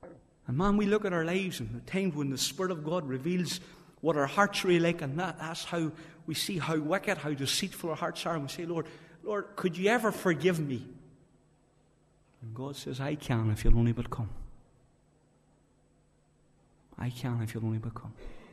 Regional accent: Moneymore, Northern Ireland, United Kingdom; Whenever I was a child growing up in Moneymore, my mother used to make wee buns.

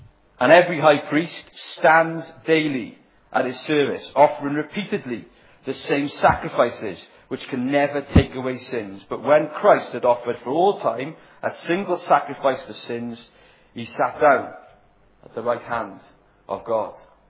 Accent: Ebbw Vale, Wales, United Kingdom; when I was growing up, I grew up in Evervale, and what a place

